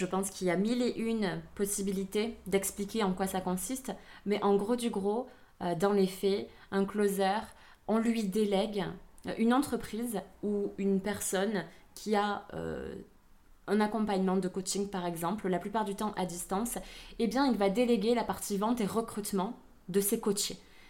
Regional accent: Occitanie, France; accent: southern French; Je suis d'origine vietnamienne. J'ai été adoptée en 1994. J'ai deux parents qui sont français. On est dans le sud de la France. Ça s'entend d'ailleurs à mon accent. J'ai vécu donc toute mon enfance et mon adolescence en Aveyron.

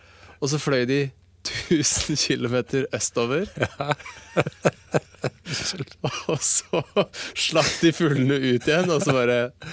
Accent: Oslo, Norway; På et jorde på gården der jeg vokste opp, på Holmlia.

